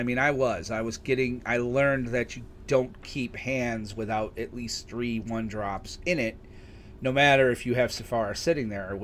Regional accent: United States; I hate delayed gratification. I'm an American, damn it.

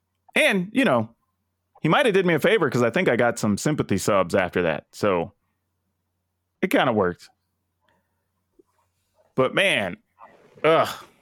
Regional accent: Texas, United States; I grew up in South Texas. I know people from Mexico.

